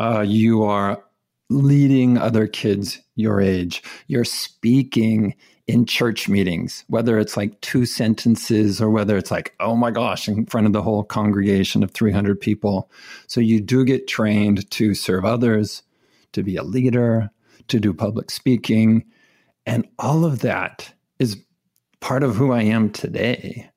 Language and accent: English; California, United States; born or raised there